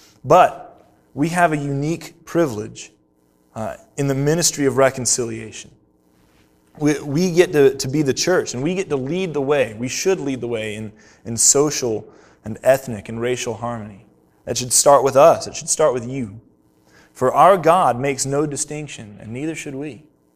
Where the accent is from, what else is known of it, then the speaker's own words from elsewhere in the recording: the South, United States; I say Yankee because I'm a Southerner.